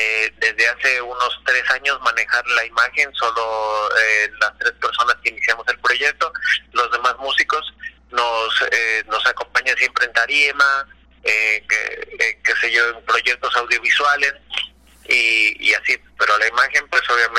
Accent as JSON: {"language": "Spanish", "country": "Ecuador", "said": "porque nosotros somos de Ecuador"}